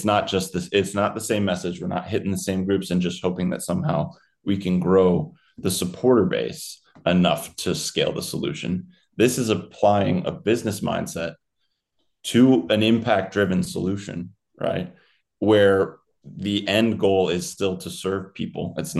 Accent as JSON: {"language": "English", "town": "Chicago", "region": "Illinois", "country": "United States", "tie": "born or raised there", "said": "I grew up here in Chicago."}